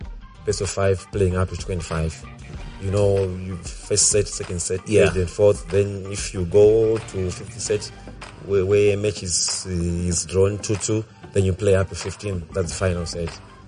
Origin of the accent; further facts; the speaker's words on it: Zimbabwe; where we're from Zimbabwe